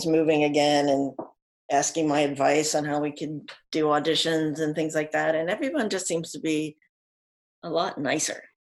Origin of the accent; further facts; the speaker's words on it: Pennsylvania, United States; She was born in May and I was born in June. Uh-huh. And we lived next to each other, next door neighbors, uh-huh. for years and years. And she's still in central Pennsylvania